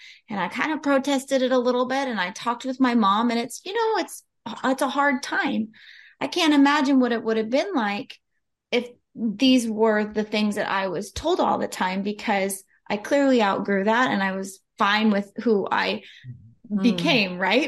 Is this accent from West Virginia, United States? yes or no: no; California, United States; moved away as an adult; we both, we're born and raised in California, and we moved from California 2 years ago.